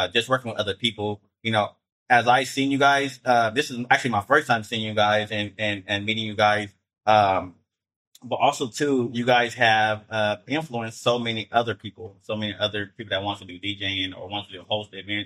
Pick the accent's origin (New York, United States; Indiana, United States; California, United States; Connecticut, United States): California, United States; Fresno; because if, you know, we're all from Fresno.